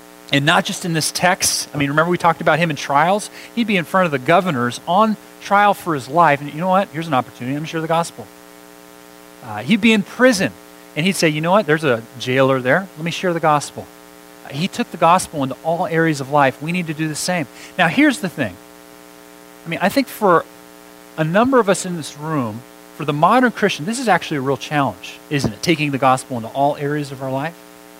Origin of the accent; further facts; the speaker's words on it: California, United States; I grew up in the East Bay, and a number of my friends are public teachers there in Richmond and Oakland.